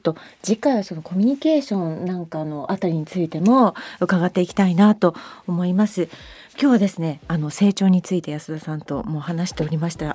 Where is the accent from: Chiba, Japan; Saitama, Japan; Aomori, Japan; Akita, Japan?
Akita, Japan; 自分のふるさとの秋田県で、800人ほどのお客さんを、お迎えして朗読会終わりました